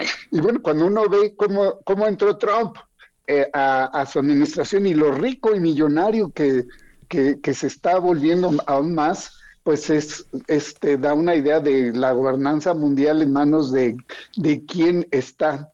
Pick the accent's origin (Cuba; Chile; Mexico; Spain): Mexico; nosotros lo tenemos realmente como mexicanos, como mexicanas, en nuestro corazón.